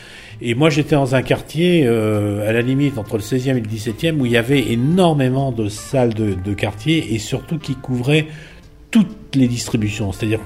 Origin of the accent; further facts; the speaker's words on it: Paris, Île-de-France, France; j'ai grandi à Paris. Bon, mon père était conducteur au métro, ma mère était vendeuse chez Boucherat, et... Donc c'était un monde ouvrier, populaire, et j'ai grandi à Paris.